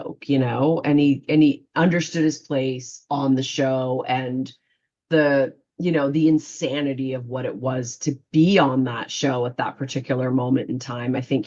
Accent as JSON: {"language": "English", "country": "Canada", "said": "I remember he got a real kick out of me being Canadian."}